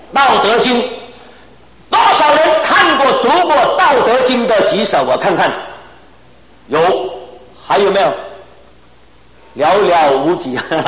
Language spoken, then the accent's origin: Chinese; China; 因为我们身为中国人，深根蒂固，受中国文化影响